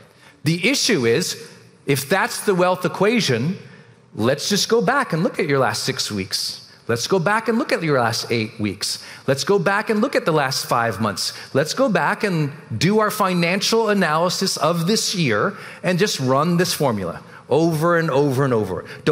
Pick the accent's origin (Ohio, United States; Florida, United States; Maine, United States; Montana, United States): Montana, United States; And I was a cog from Montana, so no one valued me.